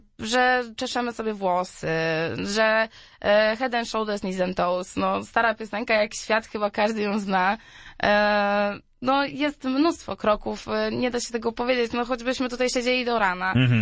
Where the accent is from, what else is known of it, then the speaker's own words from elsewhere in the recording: Gorzów Wielkopolski, Lubusz Voivodeship, Poland; Bardzo chciałam wrócić do Gorzowa, bo zawsze jak tu przyjeżdżam, zawsze gdzieś tak łza się kręci z tęsknoty.